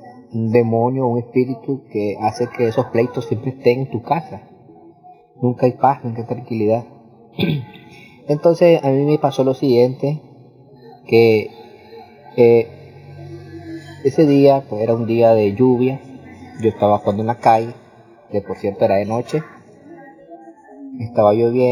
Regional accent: Masaya, Nicaragua; soy de Nicaragua, de la ciudad de Masaya.

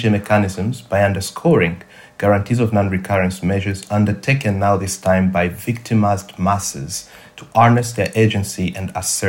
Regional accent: Eastern Congo, DR Congo; growing up in Eastern Congo, I have always been passionate about youth civic engagement.

